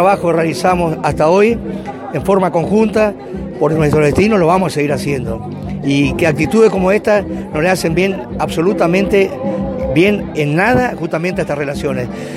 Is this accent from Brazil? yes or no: no; Argentina; como argentinos